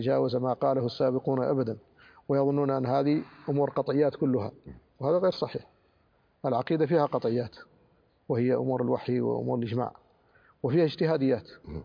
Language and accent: Arabic; Mauritania; أنا عندنا في موريتانيا تارة نكون مع المعارضة